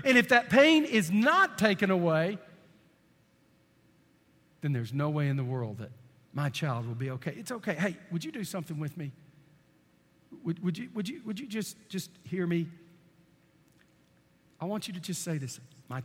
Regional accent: Texas, United States; You know, I'm 22. I'm from East Texas.

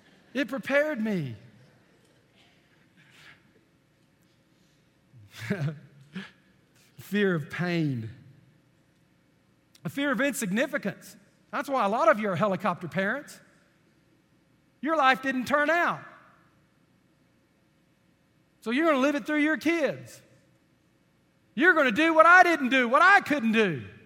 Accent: Texas, United States; You know, I'm 22. I'm from East Texas.

